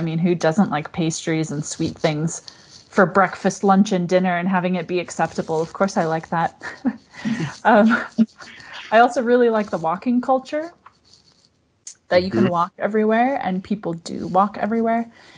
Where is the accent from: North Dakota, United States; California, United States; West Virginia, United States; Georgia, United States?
California, United States; Orange; now in Austria; I'm from Orange, California, and I teach business English.